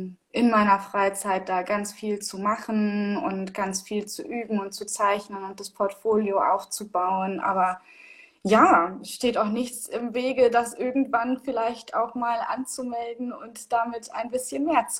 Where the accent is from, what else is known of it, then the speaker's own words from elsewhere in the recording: Hanover, Lower Saxony, Germany; ich komme aus Hannover